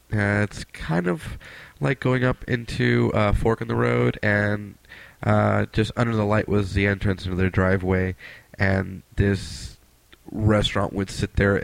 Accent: El Monte, California, United States; And I grew up in El Monte when I was a kid, and Rosemead was one of the next cities over.

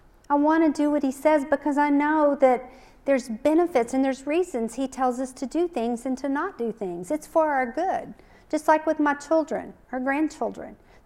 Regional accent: Kerrville, Texas, United States; I grew up in Kerrville, and I married at 19

